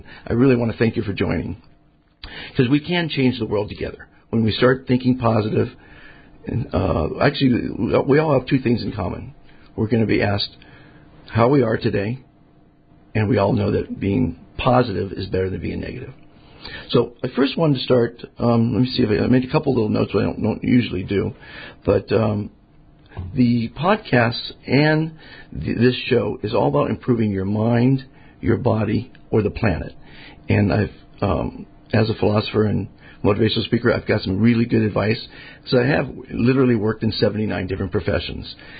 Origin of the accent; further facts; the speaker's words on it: Beverly Hills, California, United States; was a beautiful woman, sang for … went to Beverly Hills High, so I'm from Beverly Hills.